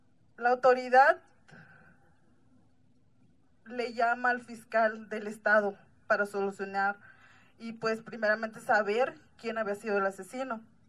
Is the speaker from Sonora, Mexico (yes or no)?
yes; Loma de Bacum, Sonora, Mexico; Nosotros venimos del estado de Sonora, de la tribu Yaqui. Nuestro pueblo se llama Loma de Bacum.